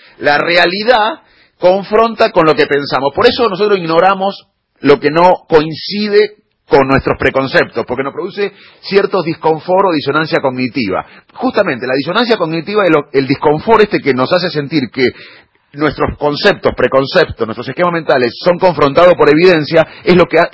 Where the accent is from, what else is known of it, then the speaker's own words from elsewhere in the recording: Argentina; yo como argentino, que tengo a mis hijos acá